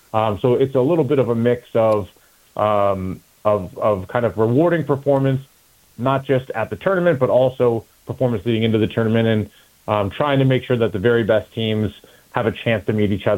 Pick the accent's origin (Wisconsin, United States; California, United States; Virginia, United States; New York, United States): Virginia, United States; Mount Vernon; Yeah, I'm sitting right now at my mom's house in Alexandria, Virginia. I grew up here in Mount Vernon.